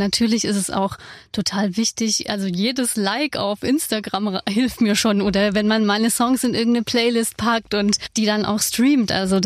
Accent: Baden-Württemberg, Germany; Ich komme aus dem Schwabeländle

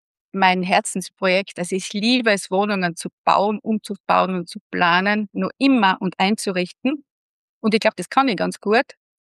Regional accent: Styria, Austria; now in Klagenfurt, Austria; Ich bin noch ein paar Tage 59 Jahre alt, wäre im Juni 60. Bin lebe als Steirerin in Kärnten.

